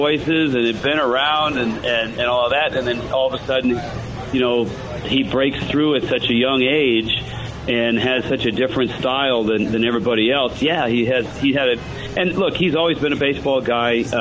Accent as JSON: {"language": "English", "region": "California", "country": "United States", "tie": "born or raised there", "said": "even though I grew up in the Bay Area and got to listen to all the great voices of the Giants and the A's"}